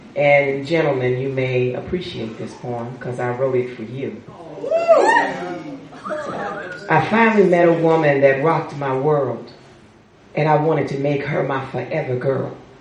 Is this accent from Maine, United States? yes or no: no; California, United States; I'm also from the Inland Empire.